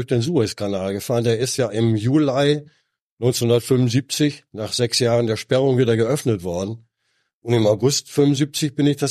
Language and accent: German; North Rhine-Westphalia, Germany; born there; Ich bin kein Küstenkind, ich bin gebürtig aus dem Ruhrgebiet.